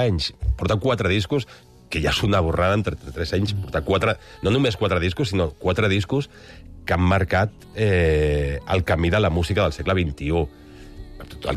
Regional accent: Gelida, Catalonia, Spain; com jo sóc de Gelida, que és el poble del costat

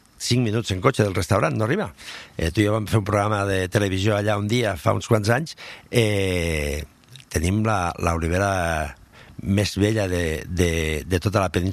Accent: Catalonia, Spain; Som Terres de l'Ebre, que som quatre comarques, Montsià, Baix Ebre, Ribera d'Ebre i Terra Alta, vale?

